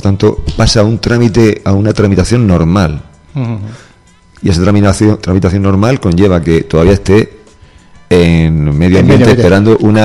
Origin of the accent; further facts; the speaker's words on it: Almería, Andalusia, Spain; Lo hacemos nosotros, que somos andaluces, y lo hago yo para mi Almería.